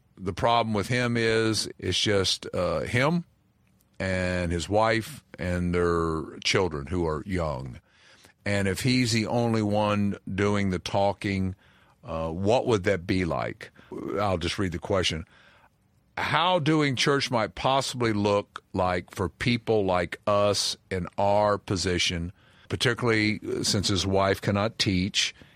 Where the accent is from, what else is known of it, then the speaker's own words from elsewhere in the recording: South Carolina, United States; And I'm from South Carolina